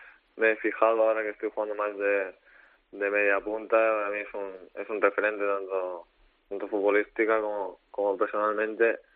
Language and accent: Spanish; Spain; yo soy español y así lo siento